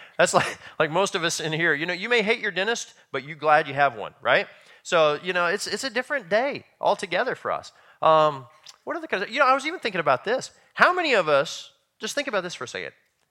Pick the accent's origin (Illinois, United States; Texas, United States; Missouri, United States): Missouri, United States; also born or lived in Nebraska; I grew up in the Midwest, and I grew up in Missouri and Nebraska